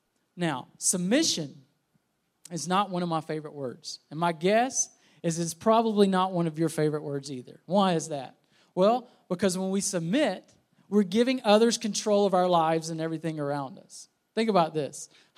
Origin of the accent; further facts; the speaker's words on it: Alabama, United States; to Alabama, which is where I'm from. I was going to drive, and we were going to stay overnight in my hometown where I grew up. I lived there for 12 years.